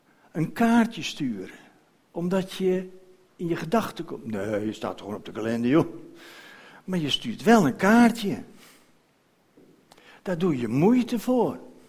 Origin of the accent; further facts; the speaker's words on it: Netherlands; En daar hebben wij als mensen, zeker als Nederlanders, in algemene zin het moeite mee